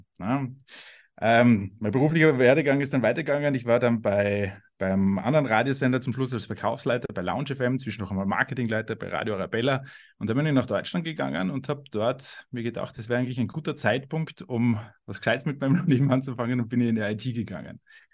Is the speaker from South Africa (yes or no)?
no; Austria; ich habe vor vielen Jahren in meiner Heimat Österreich Jus studiert.